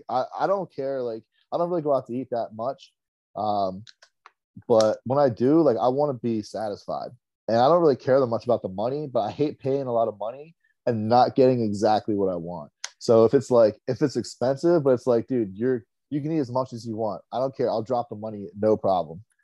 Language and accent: English; New Jersey, United States; So I'm from New Jersey, born and raised, man.